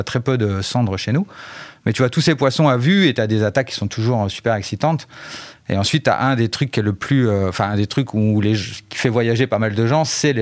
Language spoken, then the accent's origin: French; Hauts-de-France, France; je suis originaire de pas loin de chez toi, je suis originaire de l'Oise, Picardie, presque le nord, mais je me suis arrêté avant